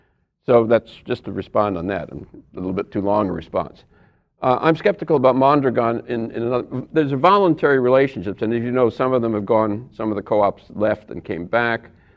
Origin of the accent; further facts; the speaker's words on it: Racine, Wisconsin, United States; I'm from Racine, Wisconsin.